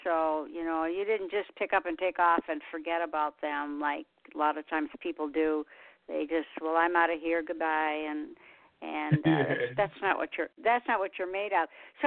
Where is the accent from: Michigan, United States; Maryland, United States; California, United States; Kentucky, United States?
Michigan, United States; Detroit; I mean, I came from Detroit, which when I was growing up, it was great. I mean, you know, of course, I was a little girl.